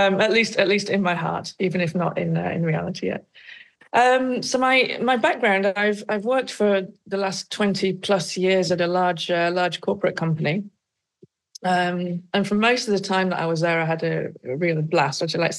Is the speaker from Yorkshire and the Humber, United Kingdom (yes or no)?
yes; Yorkshire and the Humber, United Kingdom; now in Netherlands; I'm British, as you can probably hear. I'm a proud Yorkshire lass at heart, although I've lived in the Netherlands since the end of 2001.